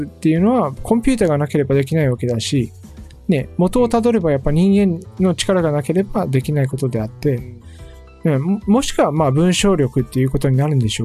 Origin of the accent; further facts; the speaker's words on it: Kumamoto, Japan; accent: Kumamoto dialect; also born or lived in Yamaguchi; 第一言語は熊本弁なんですよ。で、第二言語は山口弁で長い間住んでたので、長い間っていうのも4年ですけど、で、第三言語が標準語。